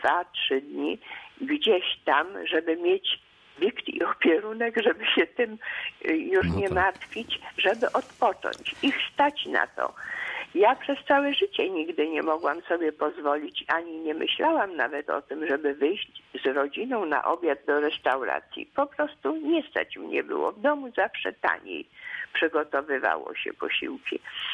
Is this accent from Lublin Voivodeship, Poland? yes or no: yes; Lublin Voivodeship, Poland; moved away; pochodzę z Lubelszczyzny, później przyjechaliśmy tutaj na zachód, ale w Karkonosze, blisko Świeradowa Zdroju, na wsi mieszkaliśmy.